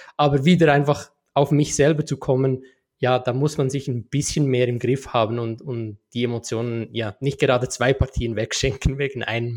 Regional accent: Switzerland

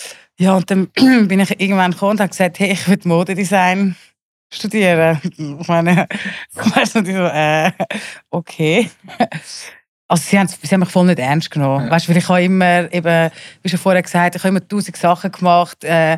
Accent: Zurich, Switzerland; also born or lived in Turkey; Ich bin ursprünglich aus der Türkei, meine beiden Eltern sind aus der Türkei. Wir sind natürlich ganz normal aufgewachsen, da in Zürich, unter Strasse.

